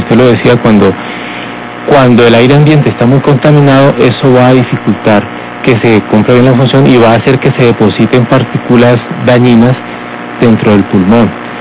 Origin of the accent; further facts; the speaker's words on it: Tuluá, Valle del Cauca, Colombia; Yo soy de Tuluá, Valle del Cauca.